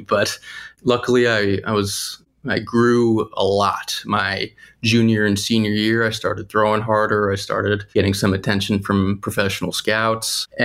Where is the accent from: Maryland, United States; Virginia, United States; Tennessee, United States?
Maryland, United States; There's some awesome opportunities where I grew up in Maryland, and I just started playing more and I loved it and slowly got better at it.